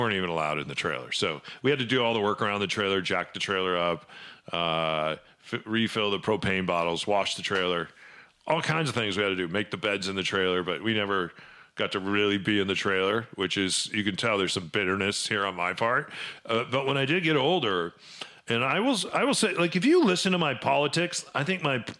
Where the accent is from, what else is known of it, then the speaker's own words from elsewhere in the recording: Midwest, United States; born there; I was born in the Midwest. I've spent lots of time on the East Coast.